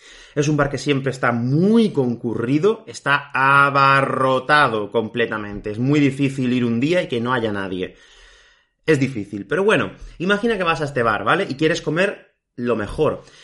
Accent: Málaga, Andalusia, Spain; te vienes aquí a Málaga, de donde yo soy, Málaga

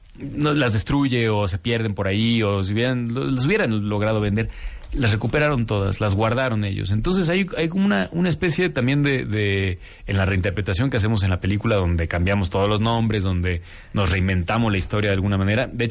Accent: Mexico; Es un museo que, más allá de hablar de nosotros como mexicanos y de dónde venimos y hacia dónde vamos

